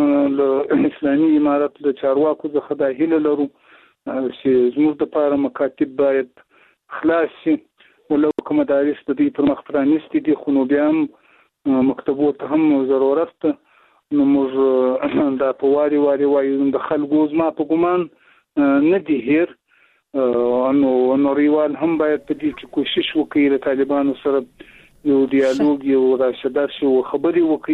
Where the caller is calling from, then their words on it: Shajoy, Zabul, Afghanistan; هم د زابل ولایت شاجویل ولسوالۍ سره په اړیکه کې یم